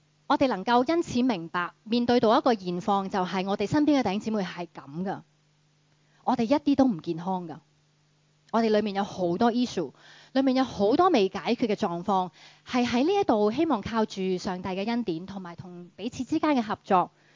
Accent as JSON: {"language": "Cantonese", "country": "Hong Kong", "said": "我哋香港人話重要嘅講三次嘛"}